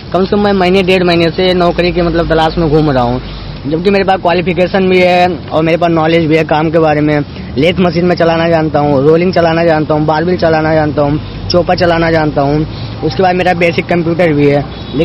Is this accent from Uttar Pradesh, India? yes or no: yes; Sultanpur, Uttar Pradesh, India; मैं अयोध्या सुल्तानपुर का रहने वाला हूं, यूपी का।